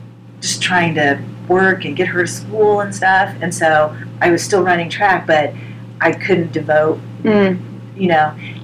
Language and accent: English; Indiana, United States; I went to Center Grove High School. Oh, okay. So, on the south side.